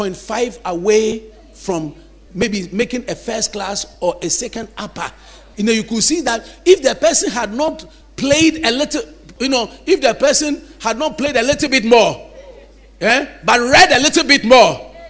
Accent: Osogbo, Osun, Nigeria; I come from Oshogbo.

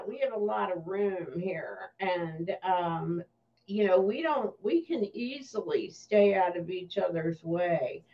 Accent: New Jersey, United States; go to New York shopping, because I grew up in New Jersey

